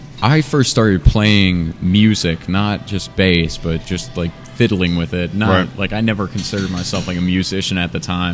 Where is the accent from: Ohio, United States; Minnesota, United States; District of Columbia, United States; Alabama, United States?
Ohio, United States; Bowling Green; also born or lived in Cincinnati, Ohio; I was born in Cincinnati, Ohio, but like my family, like I always tell people because they, first off, I don't really speak like I'm from Bowling Green. I've been living here since I was seven